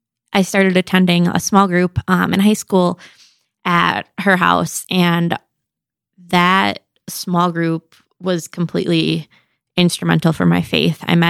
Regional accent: Oshkosh, Wisconsin, United States; I grew up in Oshkosh.

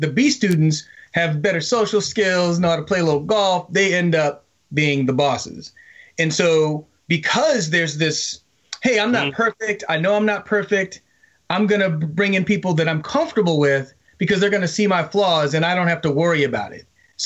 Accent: United States; right on. I'm an American.

